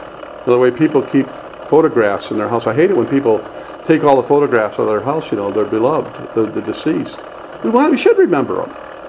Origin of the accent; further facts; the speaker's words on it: Detroit, Michigan, United States; I come from Detroit. These things just come naturally.